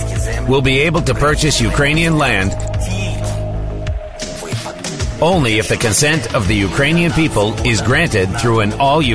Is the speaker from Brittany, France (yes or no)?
yes; Brittany, France; I come from Brittany